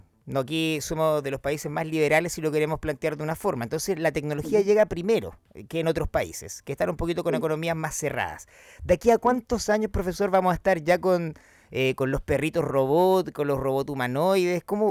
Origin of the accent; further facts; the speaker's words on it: Chile; ¿estamos nosotros preparados como los chilenos para esto?